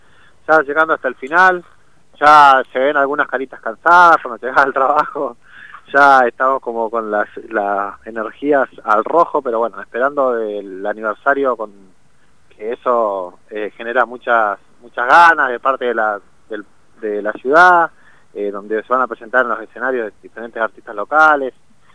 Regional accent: Centenario, Neuquén, Argentina; Yo soy nacido y criado acá en Centenario y realmente es una ciudad a la cual amo

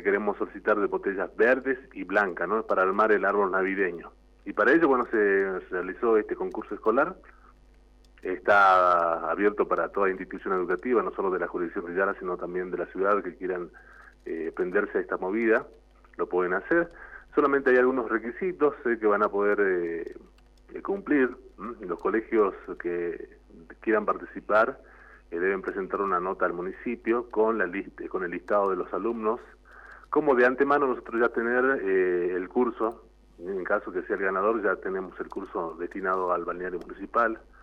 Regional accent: Jujuy, Argentina; también debemos plasmarlo nosotros, ¿no?, como jujeños, como argentinos

